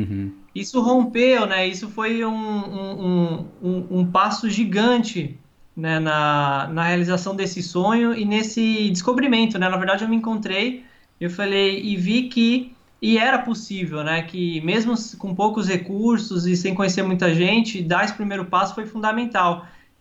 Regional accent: São Paulo, Brazil; born there; eu nasci em São Paulo, na capital, né?

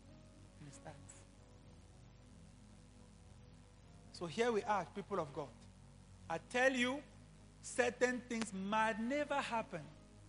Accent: Lida, Grodno Region, Belarus; I'm from Lida. I grew up here. This is maybe this is the area of my father, and there's my grandmother.

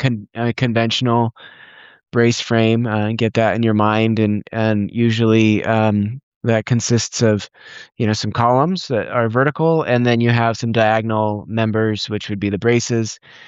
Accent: Lodi, California, United States; now in Berkeley, United States; I grew up in Lodi in the Valley in California and went to Berkeley for my undergrad and master's

